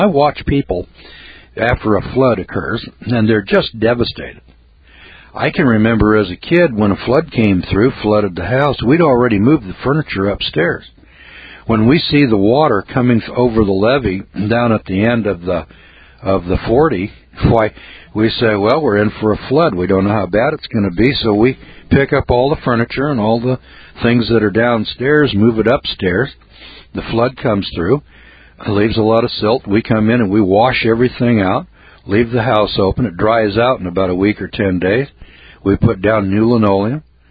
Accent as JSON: {"language": "English", "region": "California", "country": "United States", "said": "Now, I'm from California, and I can tell you that about every 30 years or so, you have a big flooding pattern comes through. And in the Eel River Valley, where I'm from"}